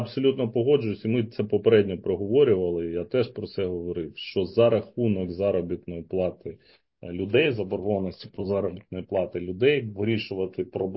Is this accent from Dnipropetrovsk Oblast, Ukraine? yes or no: yes; Dnipro, Dnipropetrovsk Oblast, Ukraine; Ну, як я вже зазначив, я з Дніпра, тому чудово знаю